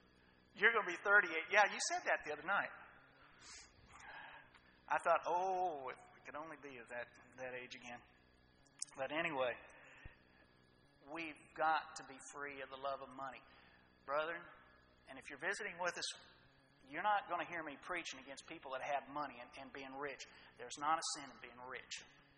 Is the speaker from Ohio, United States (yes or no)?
yes; Ohio, United States; there was a man when I was growing up in Ohio.